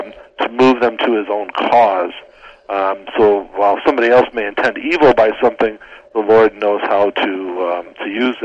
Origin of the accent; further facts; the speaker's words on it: Michigan, United States; I'm from Michigan, so my apologies too.